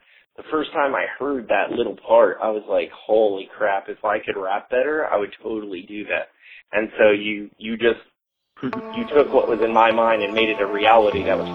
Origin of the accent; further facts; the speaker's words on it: New Jersey, United States; I'm originally from New Jersey, and, well